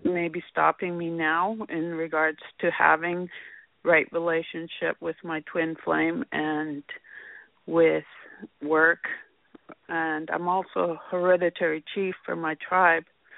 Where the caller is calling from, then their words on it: Vancouver, British Columbia, Canada; I'm speaking from Vancouver.